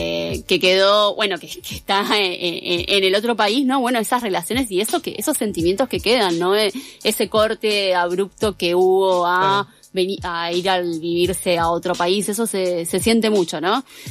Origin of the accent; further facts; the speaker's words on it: Argentina; born there; Bueno, yo digamos, nací en Argentina